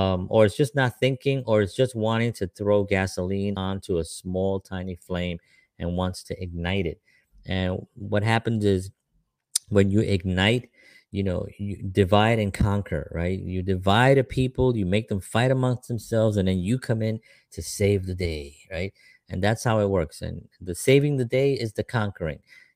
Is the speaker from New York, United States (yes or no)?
yes; Bronx, New York, United States; I grew up in the Bronx, primarily Puerto Ricans and blacks, right?